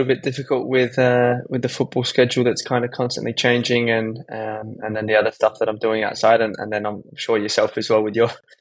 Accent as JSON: {"language": "English", "town": "Adelaide", "region": "South Australia", "country": "Australia", "tie": "born or raised there", "said": "I grew up in Adelaide, a young boy playing a range of different sports."}